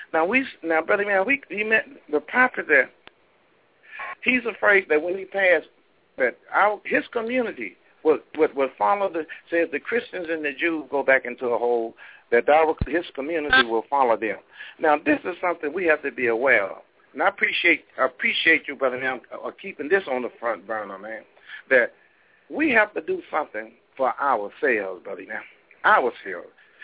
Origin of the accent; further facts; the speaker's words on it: North Carolina, United States; I came up down south in North Carolina. I went to St. John Baptist Church, buddy.